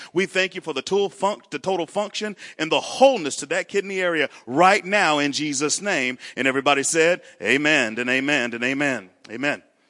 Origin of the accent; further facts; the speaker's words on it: Anderson, Indiana, United States; also born or lived in Missouri; I'm from Anderson, Indiana. So I am most of my family is from Indiana.